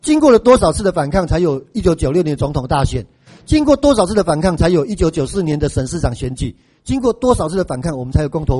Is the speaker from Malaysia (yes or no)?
yes; Malaysia; moved away as an adult; now in Taiwan; 我是外国人啦哈，我1992年为马来西亚来家读册哈，台大社会系